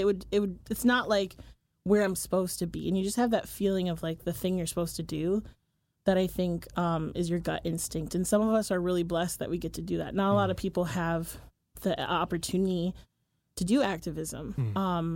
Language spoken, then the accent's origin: English; Wisconsin, United States; Who's had a long journey to get to Oregon. I came from Wisconsin originally.